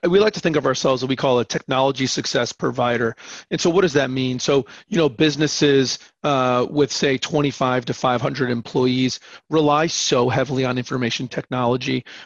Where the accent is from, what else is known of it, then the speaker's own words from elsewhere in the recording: Connecticut, United States; I grew up in Connecticut, and driving through Connecticut growing up, I have a lot of family in Connecticut.